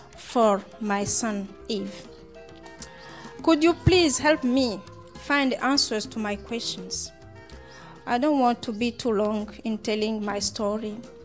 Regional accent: DR Congo; now in Portland, United States; I'm from Democratic Republic of Congo. I came to Portland about 2 years ago as a refugee resettled by Catholic Charities.

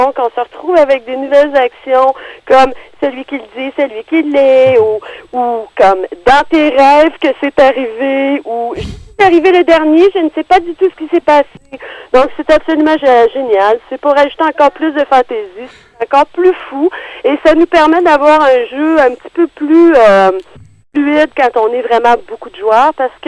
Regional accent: United States; French is a second language; je leur dis, ah, ne vous en faites pas, je suis américaine.

